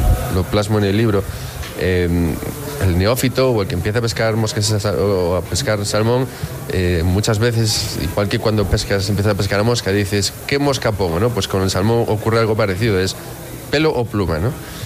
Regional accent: Galicia, Spain; como yo, además, como buen gallego, relativizo todo

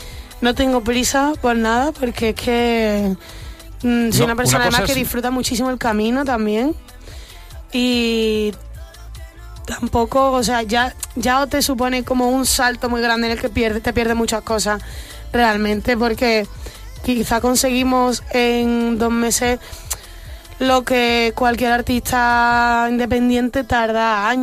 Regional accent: Mijas, Andalusia, Spain; also born or lived in Almería / Granada / Fuengirola; now in Madrid, Spain; he vivido en Almería, he vivido en Granada, he vivido aquí en Madrid. Dentro de Málaga he vivido en muchos sitios. Como en Mijas, en Fuengirola, en la Costa del Sol...

